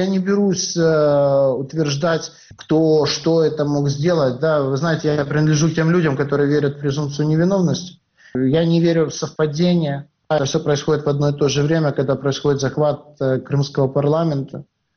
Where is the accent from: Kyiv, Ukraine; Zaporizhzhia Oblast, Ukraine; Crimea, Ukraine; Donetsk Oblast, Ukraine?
Crimea, Ukraine; я помню, как я рос в Крыму. И я, скажем так, рос в далеко не богатой, успешной семье.